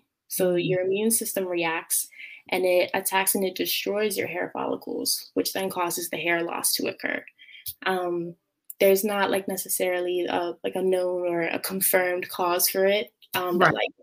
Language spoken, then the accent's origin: English; New York City, New York, United States; I was born and raised in New York City.